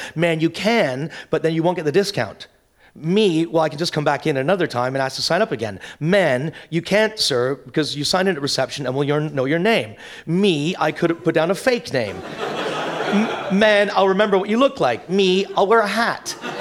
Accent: Canada; because I'm Canadian

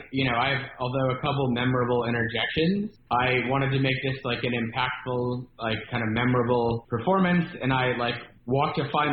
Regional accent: Houston, Texas, United States; It's set in Houston, my hometown, and it's A24 and Netflix.

